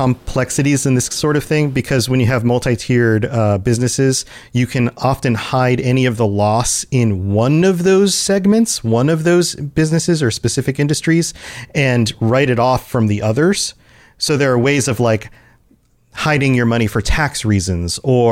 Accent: New Zealand; But I go by … I am from New Zealand.

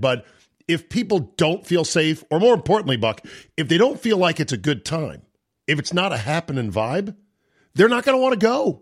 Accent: McLean, Virginia, United States; My best friend growing up in McLean, and he ended up being the best man at my wedding

